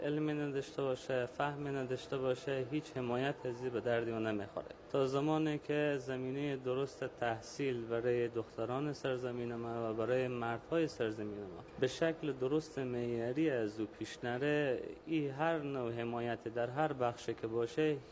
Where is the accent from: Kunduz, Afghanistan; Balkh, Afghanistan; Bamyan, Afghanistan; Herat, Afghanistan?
Herat, Afghanistan; یکی از شهروندای شهر هرات و اصلیت افغانستانی دارم.